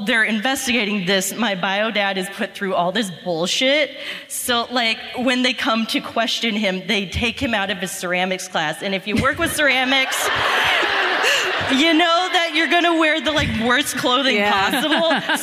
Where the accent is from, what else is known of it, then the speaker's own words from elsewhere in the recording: Cincinnati, Ohio, United States; now in Columbus, United States; I'm from Cincinnati, born and raised.